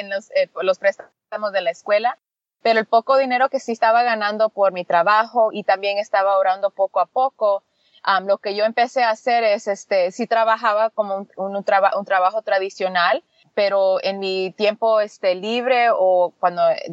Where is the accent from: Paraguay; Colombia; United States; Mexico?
United States; Los Angeles, California; Yo soy de Los Ángeles. Los que viven aquí ya saben que es una de las áreas más, ¿cómo se dice? Expensive.